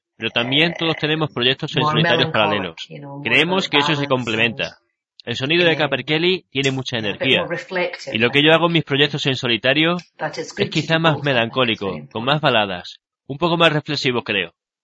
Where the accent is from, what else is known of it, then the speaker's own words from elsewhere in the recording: Scotland, United Kingdom; Spanish is a second language; Empecé muy joven, cantando en gaélico en la pequeña villa donde crecí en Escocia, en Sandwich